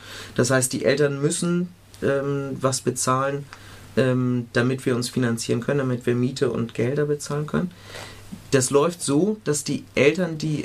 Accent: Hamburg, Germany; In Hamburg ist das schon, also dort, wo ich herkomme, ist das schon seit Jahrzehnten Schulkultur gewesen.

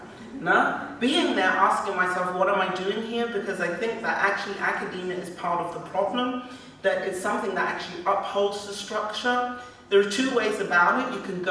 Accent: Germany; English is a second language; now in United Kingdom; doing this doctor title in Germany, growing up in Germany, doing my schooling in Germany, doing my PhD in Germany

